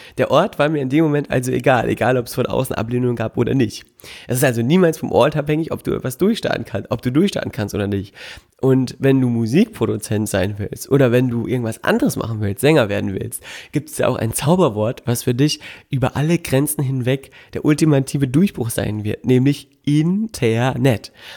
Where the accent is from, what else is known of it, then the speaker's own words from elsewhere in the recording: Melle, Lower Saxony, Germany; kannte das so aus meinem Heimatdorf Melle, dass man sich freundlich grüßt und es einfach nette Gesichter gibt